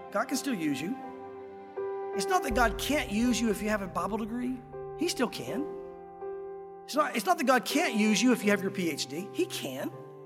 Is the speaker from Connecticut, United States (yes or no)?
no; Tennessee, United States; I know when Tracy and I were going to, you know, move back to Tennessee. We're from Tennessee. We're out west for a while.